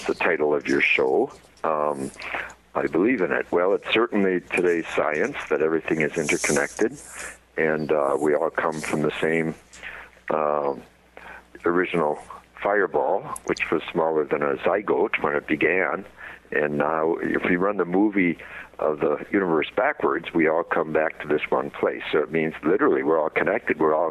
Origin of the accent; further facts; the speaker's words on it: Madison, Wisconsin, United States; I was raised in Wisconsin, Madison, Wisconsin, and of course, out there we had four very severe seasons